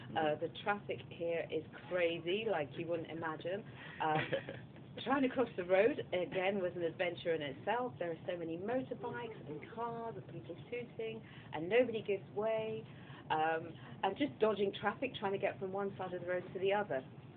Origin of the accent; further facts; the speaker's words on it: London, United Kingdom; I come from London, England, and I'm here as part of 2019 Service Corps.